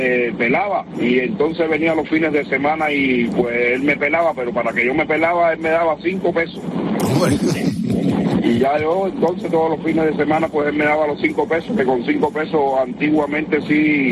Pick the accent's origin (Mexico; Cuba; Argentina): Cuba; No, es que soy un cubano y llevo tiempo y decía, bueno, no hablan de Cuba